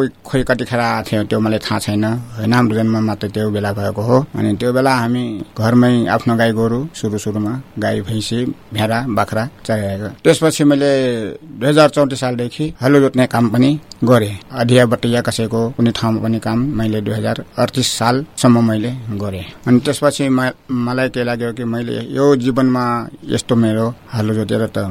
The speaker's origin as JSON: {"language": "Nepali", "town": "Sura", "region": "Sudurpashchim Province", "country": "Nepal", "tie": "born there", "said": "मेरो जन्मस्थान सुरा गाबी छ, मुसेपानी वडा नम्बर 7 पहिला हुन्थ्यो, आजभोलि बेटकोट नगरपालिका भइसकेका छ। तर म 2042 सालदेखि म नगरपालिका वडा नम्बर 1 फाँसीमा बस्दै आएको छु। 2016 साल माघ 1 गते मेरो जन्म हो।"}